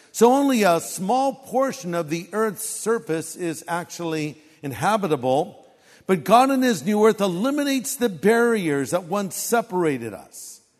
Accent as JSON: {"language": "English", "region": "California", "country": "United States", "said": "people ask me when I'm in other parts of the country, where are you from? Oh, Southern California."}